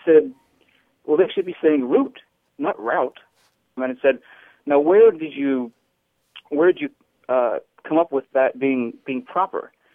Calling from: Delray Beach, Florida, United States; I'm calling from Delray Beach, Florida.

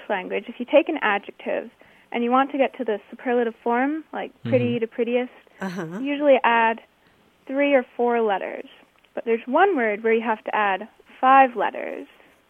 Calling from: Bethel, Maine, United States; I'm calling from Bethel, Maine.

